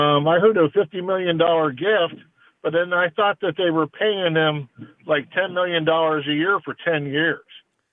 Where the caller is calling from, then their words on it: Myrtle Beach, South Carolina, United States; Hey, Corey … from Myrtle Beach.